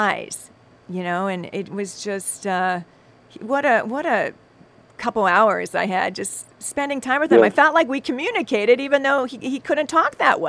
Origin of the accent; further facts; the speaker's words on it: Ohio, United States; I grew up in Ohio.